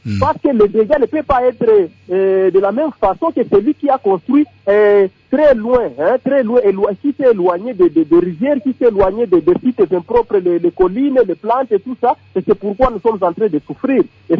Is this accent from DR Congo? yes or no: yes; DR Congo; chez nous en RDC